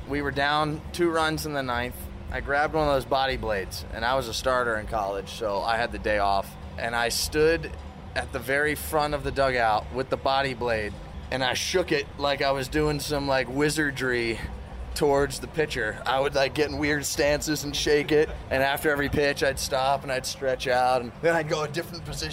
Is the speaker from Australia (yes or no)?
yes; Sydney, New South Wales, Australia; now in United States; I grew up down in Sydney, moved over to South Carolina, and now reside down there.